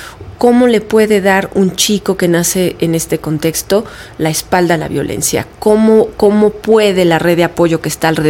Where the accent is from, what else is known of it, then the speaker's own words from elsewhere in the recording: Mexico; como mexicanos hemos sentido, de decir es que este país es sumamente violento